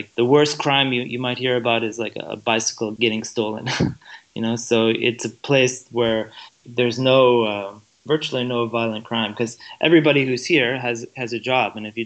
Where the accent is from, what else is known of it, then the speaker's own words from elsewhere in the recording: Michigan, United States; now in United Arab Emirates; I grew up in Michigan, quite close to the Canadian border, but the other side of Canada